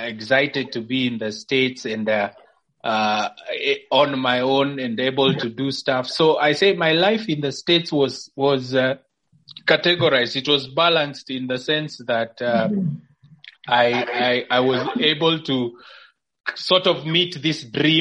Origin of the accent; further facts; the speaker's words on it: Nairobi, Kenya; I was born in Nairobi, Kenya. Born and raised in Nairobi, Kenya.